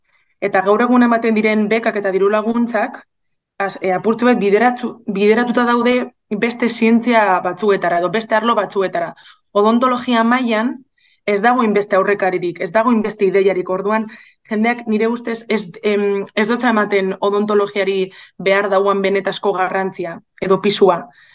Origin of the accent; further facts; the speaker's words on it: Bilbao, Basque Country, Spain; born there; eta Bilbon jaio nintzen, 1984 urtean.